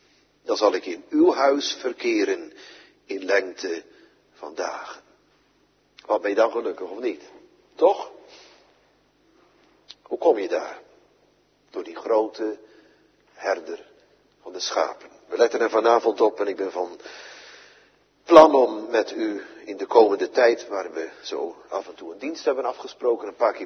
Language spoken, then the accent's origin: Dutch; Barneveld, Gelderland, Netherlands; Maar daar waar ik opgegroeid ben, in Barneveld, op de Veluwe, heb je er heel veel.